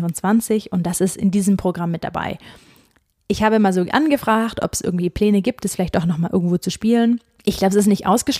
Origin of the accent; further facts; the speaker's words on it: Germany; ich komme aus Deutschland.